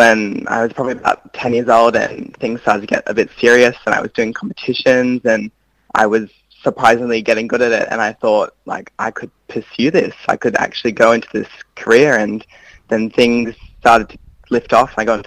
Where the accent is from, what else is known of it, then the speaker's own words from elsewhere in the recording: Sydney, New South Wales, Australia; now in Melbourne, Australia; I'm originally from Sydney, but moved to the school in 2016 to, pursue ballet.